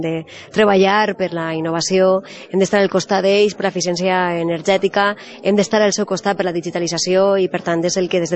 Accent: Ontinyent, Valencian Community, Spain; quan era tinent d'alcalde d'Ontinyent i per tant és una fira que me conec i que hi ha molta gent, no? del meu poble i de la meva comarca

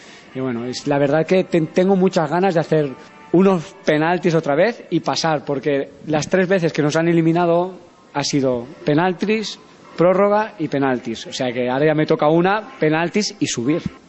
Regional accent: Almacelles, Catalonia, Spain; yo soy de Lleida, de un pueblo al lado, de Almacellas

